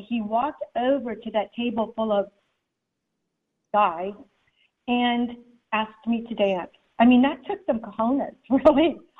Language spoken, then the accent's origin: English; Germany; I grew up in Germany.